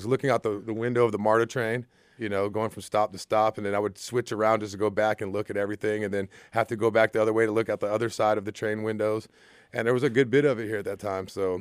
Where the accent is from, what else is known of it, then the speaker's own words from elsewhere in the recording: Atlanta, Georgia, United States; I grew up all over Midtown, you know, anywhere between, 14th and 10th Street where we are now, and Little Five Points and East Atlanta.